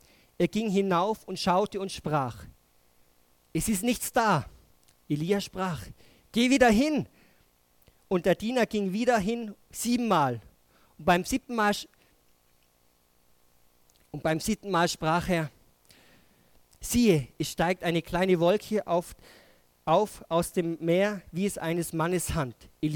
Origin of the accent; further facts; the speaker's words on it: Tyrol, Austria; Und ich bin im Außerfern aufgewachsen. Da regnet es viel.